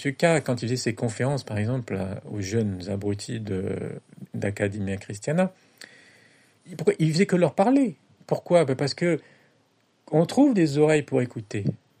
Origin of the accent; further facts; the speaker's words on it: France; J'habite pas en Chine. Je plains les Chinois. J'aimerais pas être Chinois. Hein. Mais bon, je suis français.